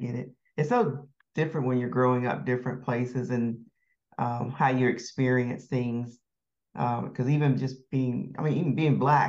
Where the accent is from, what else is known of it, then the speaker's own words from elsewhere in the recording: Denver, Colorado, United States; I know I'm from Denver. We consider that Midwest as well too